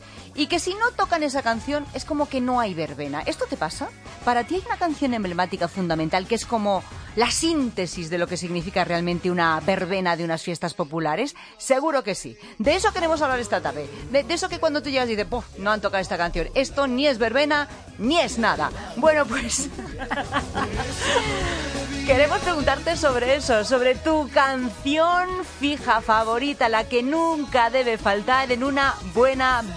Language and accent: Spanish; Castile and León, Spain; también a mi pueblo en Zamora de fiesta, claro que sí.